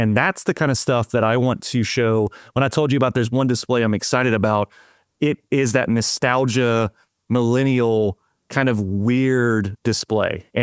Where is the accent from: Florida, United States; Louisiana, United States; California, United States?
Louisiana, United States; I'm Cajun French.